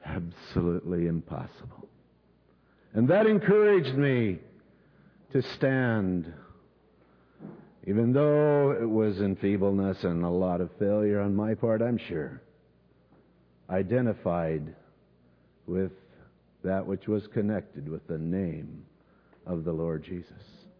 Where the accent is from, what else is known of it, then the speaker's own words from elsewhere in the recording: Walla Walla, Washington, United States; I was born and raised in Walla Walla